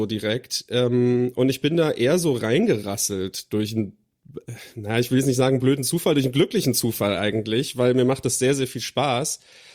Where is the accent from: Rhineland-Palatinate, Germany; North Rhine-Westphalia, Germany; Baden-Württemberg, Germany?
Rhineland-Palatinate, Germany; ich komme aus der Nähe von Kaiserslautern